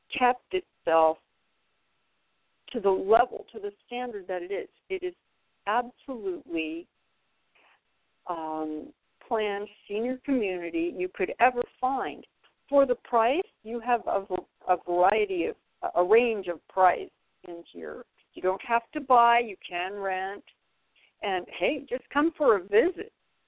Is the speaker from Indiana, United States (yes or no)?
no; California, United States; Now, I have been here 2 years. I am from California. And I have to say the weather is nothing like California.